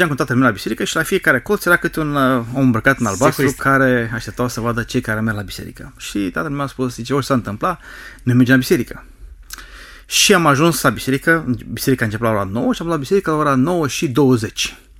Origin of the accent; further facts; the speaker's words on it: Constanța, Constanța County, Romania; also born or lived in Cluj; sunt din Constanța, sunt născut în Constanța, am crescut în Constanța, am făcut facultate la Cluj și după ce ne-am căsătorit ne-am întors cu soția și cu cei doi copii ai noștri, doi băieți, la Constanța.